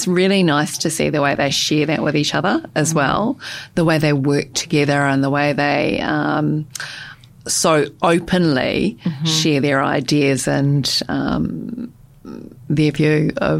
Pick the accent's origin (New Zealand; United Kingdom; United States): New Zealand; accent: New Zealand; I learned very quickly that actually my New Zealand accent was very thick.